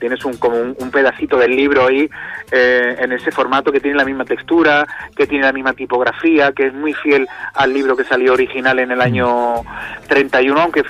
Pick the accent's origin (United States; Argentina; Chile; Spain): Spain; Barcelona, Catalonia; also born or lived in Seville; pero la adolescencia y la niñez fue en un barrio de andaluces en su mayoría, gente que emigraba de muchos lugares de España.